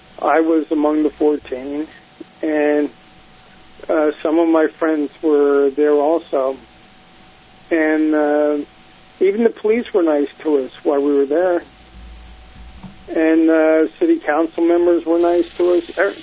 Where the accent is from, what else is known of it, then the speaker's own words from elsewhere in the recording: Pennsylvania, United States; now in Salinas, United States; I'm not even from Salinas. I'm from Pennsylvania.